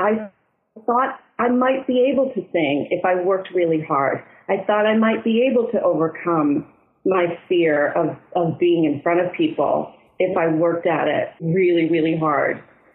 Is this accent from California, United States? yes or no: no; Detroit, Michigan, United States; I mean, I grew up in Detroit, born to a family with really good hearts and not so good with money. And I was in Detroit sharing not only a bedroom with my sister, but a bed until I was in the fifth grade.